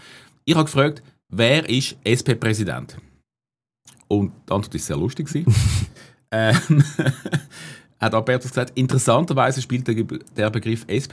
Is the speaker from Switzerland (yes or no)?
yes; Switzerland; als Schweizer